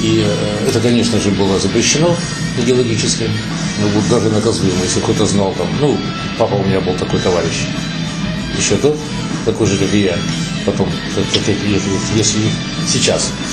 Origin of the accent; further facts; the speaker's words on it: Kharkiv, Kharkiv Oblast, Ukraine; я же харьковчанин